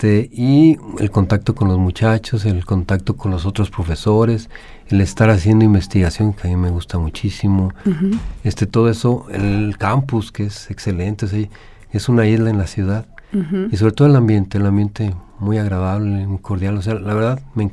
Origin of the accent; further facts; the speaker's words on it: Aguascalientes, Mexico; Soy originario aquí de Aguascalientes